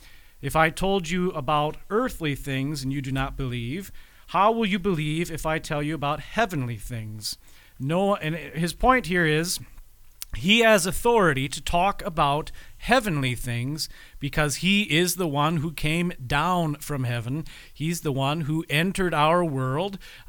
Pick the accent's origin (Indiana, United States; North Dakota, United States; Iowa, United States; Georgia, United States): North Dakota, United States; accent: North Dakota; Yeah, I heard on the radio not very long ago teasing me about my North Dakota accent